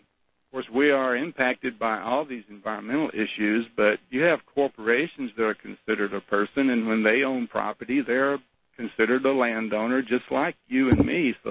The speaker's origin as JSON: {"language": "English", "region": "Louisiana", "country": "United States", "moved": "yes", "said": "You know, I came here from Louisiana, just as your guest Jim there said he came from California."}